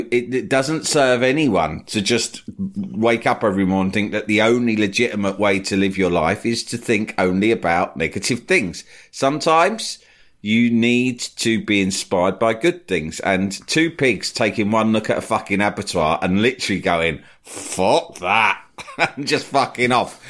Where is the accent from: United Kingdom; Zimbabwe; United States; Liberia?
United Kingdom; We hate on Britain and the British quite a lot on this podcast, which is a shame because we are British.